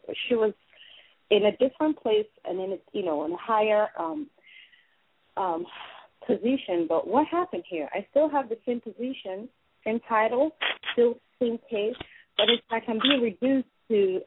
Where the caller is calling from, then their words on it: New Jersey, United States; I'm calling from New Jersey.